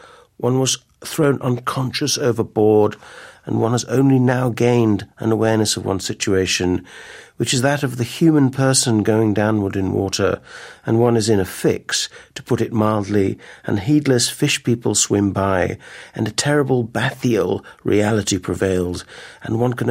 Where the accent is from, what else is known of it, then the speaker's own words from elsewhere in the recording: Ireland; born there; I grew up, I was born in Ireland. My mother's Turkish, mm-hmm. and my father's Irish.